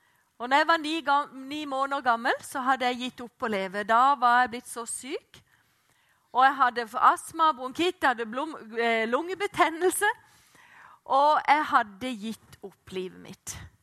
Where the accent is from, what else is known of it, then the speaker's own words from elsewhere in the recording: Flekkerøya, Agder, Norway; also born or lived in Oslo; og jeg har vokst opp ute på Flekkerøya. Og der kom jeg når jeg var 2,5 år gammel. Da kom jeg ifra Oslo og hadde vært på barnehjem i 2,5 år.